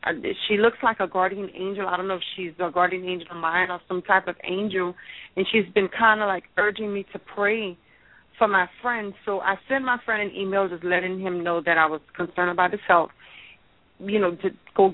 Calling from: Louisiana, United States; I'm calling from Louisiana.

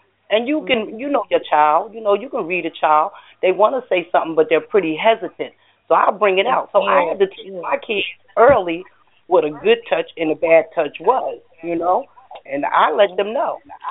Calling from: Pennsylvania, United States; But, yeah, I'm in Pennsylvania.

